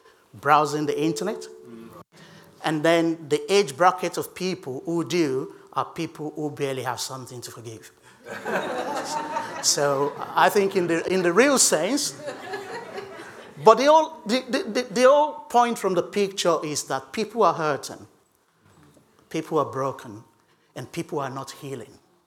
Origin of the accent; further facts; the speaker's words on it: United Kingdom; Would you like to know what it looks like for us in the UK?